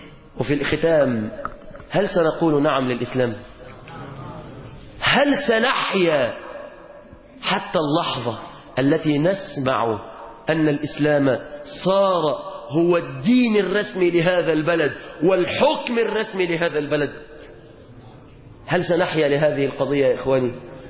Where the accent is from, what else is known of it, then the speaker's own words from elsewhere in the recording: Egypt; اللهم احفظ بلادنا مصر